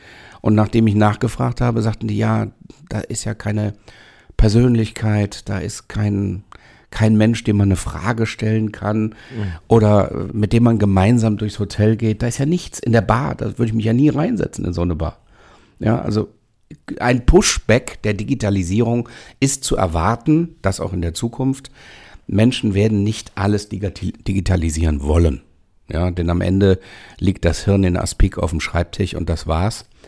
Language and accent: German; Cologne, North Rhine-Westphalia, Germany; als Kölner